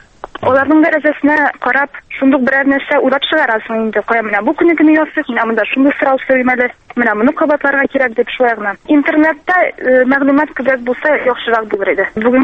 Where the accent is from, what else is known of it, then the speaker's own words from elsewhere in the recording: Shemordan, Tatarstan, Russia; Мин Сабара районының Шәмәрдән бистәсеннән.